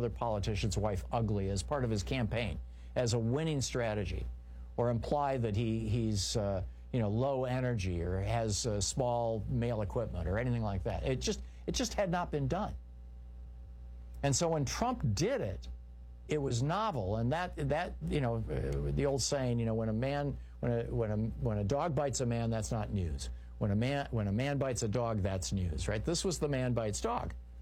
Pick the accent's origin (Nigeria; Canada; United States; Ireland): United States; Midwest; Nah, I grew up in the Midwest.